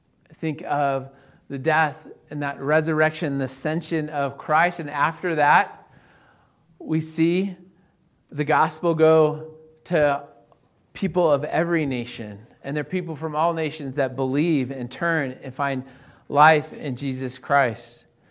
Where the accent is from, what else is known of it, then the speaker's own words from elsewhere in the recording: Greeley, Colorado, United States; they were telling me about this church in Loveland. I'm from Greeley